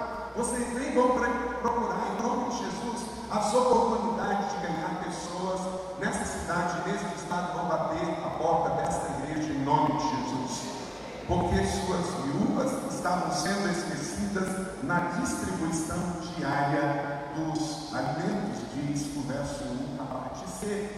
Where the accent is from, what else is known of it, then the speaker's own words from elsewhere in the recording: Rio de Janeiro, Brazil; Eu sou natural do estado do Rio e a cidade onde eu fui criado era dentro do mar. E eu era de uma família mais simples.